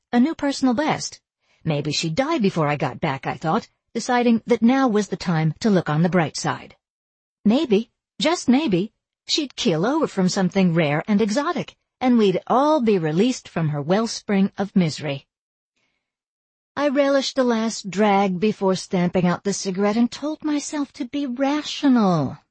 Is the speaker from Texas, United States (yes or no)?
no; Avon, Connecticut, United States; Growing up in Avon, Connecticut had meant high school sports, youth group meetings, drinking parties at nice suburban ranch homes when the parents were away.